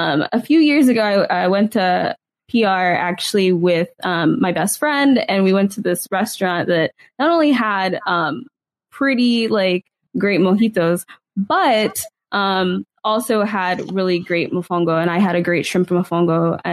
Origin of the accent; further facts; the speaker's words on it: Orlando, Florida, United States; I use she, her, hers pronouns. I am originally from Orlando, Florida.